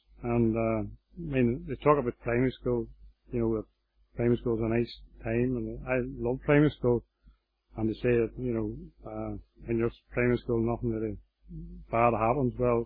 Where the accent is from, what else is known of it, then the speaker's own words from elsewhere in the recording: Londonderry, Northern Ireland, United Kingdom; now in Portstewart, United Kingdom; I'm not from Port Stewart, like most people in Port Stewart. Most people come here to live, and I'm no exception to that. And I was brought up in Londonderry.